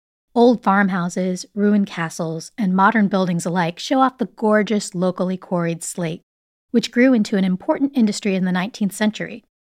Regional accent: Canada; born there; I was born in Canada, but when I was 9, my family lived in Bhopal, India, in my father's family home for 6 months.

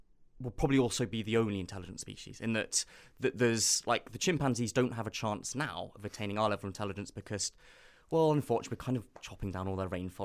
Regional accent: Nairobi, Kenya; I grew up in East Africa. So in a sense, my own childhood in kind of school in Nairobi

